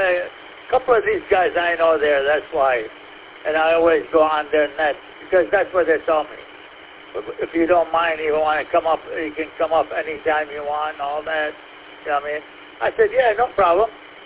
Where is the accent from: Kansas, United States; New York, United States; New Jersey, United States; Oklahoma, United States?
New York, United States; Rochester; I'm not from down there. I'm from Rochester.